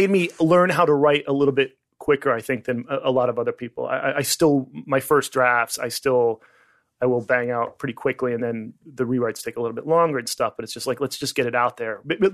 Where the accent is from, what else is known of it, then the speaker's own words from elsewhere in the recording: Pennsylvania, United States; Outside Philadelphia.